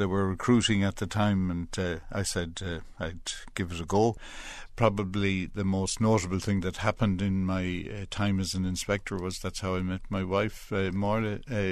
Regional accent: Keena, County Longford, Ireland; Well, I grew up in a rural part of County Longford. Keena is the name of the parish. Close to Ballymahon would be the town that most people would recognise, Goldsmith, the country. Had a very happy childhood there.

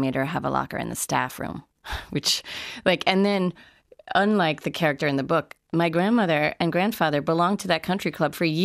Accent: United States; I'm very familiar and comfortable with the culture, but ultimately I am American.

